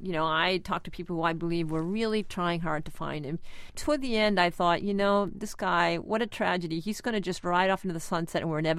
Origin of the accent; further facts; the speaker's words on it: Boston, Massachusetts, United States; as a senior in high school, I was suddenly bused from South Boston High School to the Jeremiah Burke.